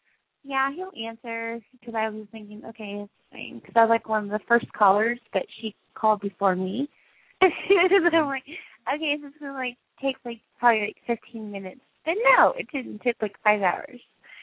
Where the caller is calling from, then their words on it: Tulsa, Oklahoma, United States; Tulsa, Oklahoma.